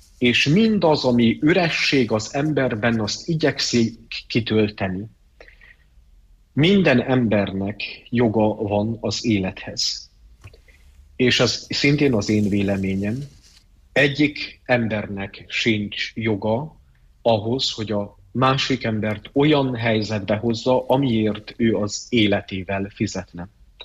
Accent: Harghita, Romania; nagyon szeretem Csíkot, Csíksomlyót, Erdélyt, a szülőföldemet. Nagyon szeretem magát, a nemzetet, és imádom a Szentlélek Istent.

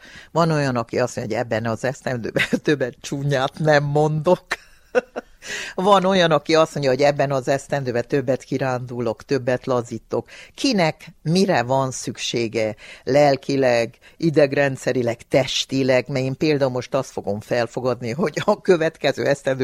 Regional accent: Korond, Harghita, Romania; Igen, én koronnak abba felében nőttem föl, gyermekeskedtem, ahol toplászok voltak, nem fazakasok

